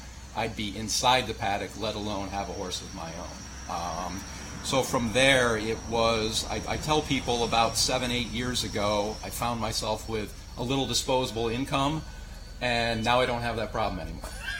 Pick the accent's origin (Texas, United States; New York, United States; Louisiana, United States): New York, United States; Saratoga; I grew up in Saratoga, going to the races, working at the track for many years.